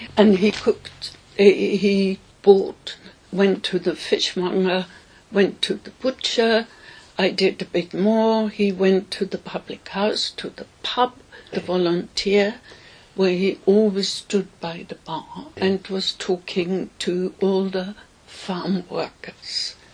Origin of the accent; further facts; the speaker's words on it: Vienna, Austria; now in United Kingdom; I grew up in Vienna. Both my parents died during the war, and I was brought up by my grandmother.